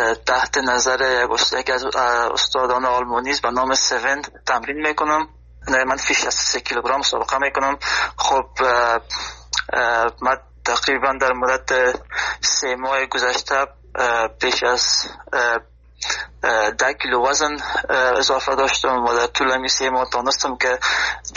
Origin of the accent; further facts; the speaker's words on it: Afghanistan; now in Germany; به خاطر این هدف خود از افغانستان آلمان آمدم،